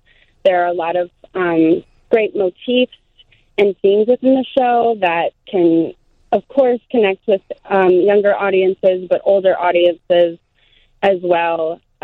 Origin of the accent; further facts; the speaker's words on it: Chicago, Illinois, United States; I grew up in Chicago, so I've been attending Chicago Shakespeare Theater shows since I was young